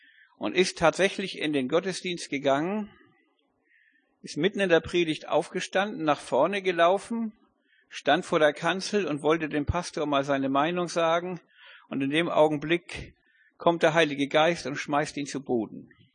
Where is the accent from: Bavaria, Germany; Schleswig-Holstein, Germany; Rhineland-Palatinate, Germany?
Schleswig-Holstein, Germany; Flintbek; ich bin in Flintbek aufgewachsen